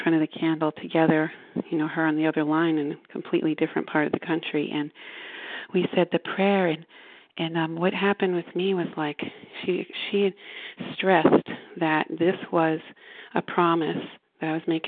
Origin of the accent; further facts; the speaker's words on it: Florida, United States; from Florida, recovering compulsive overeater.